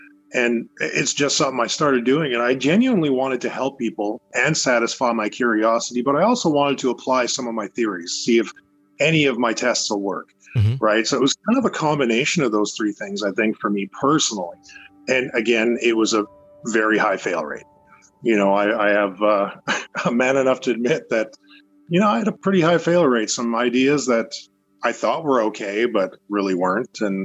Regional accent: Canada; See, because I'm Canadian, I have to be all polite and stuff.

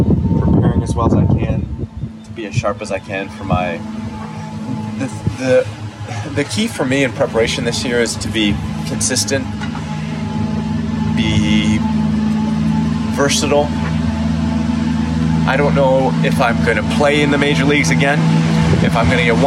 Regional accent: Toronto, Ontario, Canada; I am from Toronto, and I was on my parents' couch when Joe Carter hit that home run to walk off the World Series.

